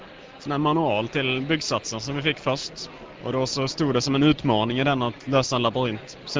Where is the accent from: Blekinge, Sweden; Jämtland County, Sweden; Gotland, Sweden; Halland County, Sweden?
Blekinge, Sweden; Karlshamn; Vi kommer från Karlshamn i Blekinge.